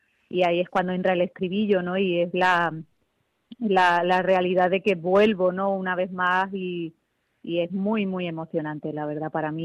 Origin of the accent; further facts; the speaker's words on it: Málaga, Andalusia, Spain; Y es un homenaje a mi tierra también, que soy de Málaga